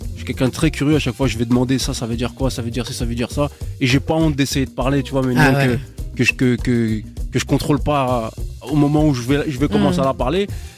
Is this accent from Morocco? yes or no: yes; Morocco; Je suis Marocain, après.